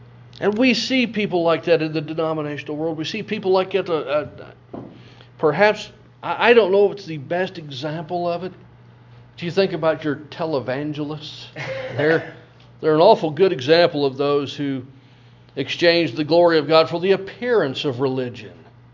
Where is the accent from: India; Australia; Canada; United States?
United States; Olathe, Kansas; When I was a kid growing up, I grew up in Olathe, Kansas.